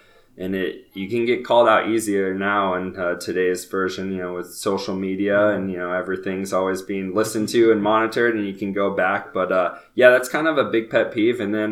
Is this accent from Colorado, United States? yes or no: yes; Colorado, United States; growing up in Colorado, I saw him a lot.